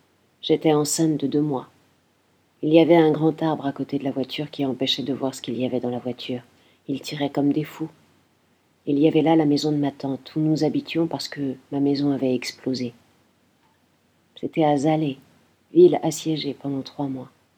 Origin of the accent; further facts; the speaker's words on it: Damascus, Damascus Governorate, Syria; born there; Je suis née en Syrie, dans la capitale Damas, dans la maison de mes parents. J'ai 5 frères et une sœur. Je suis née en 1959 dans une ville très jolie et très calme.